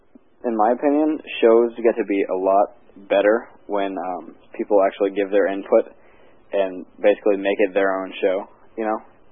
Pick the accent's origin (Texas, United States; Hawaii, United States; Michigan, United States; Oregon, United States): Texas, United States; accent: Texas; I hope everyone could understand my shitty Texas accent.